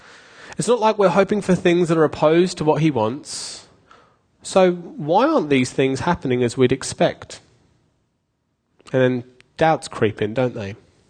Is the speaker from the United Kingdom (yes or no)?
yes; United Kingdom; As you may or may not know, I'm British, and that means that I'm cynical.